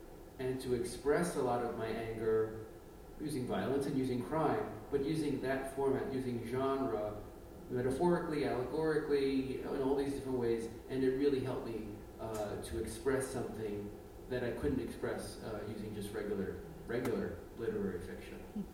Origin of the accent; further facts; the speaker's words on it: Brooklyn, New York, United States; And I was born and raised in Williamsburg, Brooklyn. And I was still living there after college. I went back.